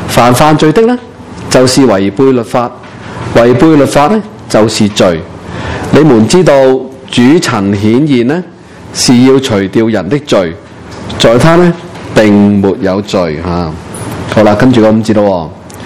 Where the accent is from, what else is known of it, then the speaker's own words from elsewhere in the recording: China; 以前我们中国人呢有什么契、啊、契仔契什么的是不是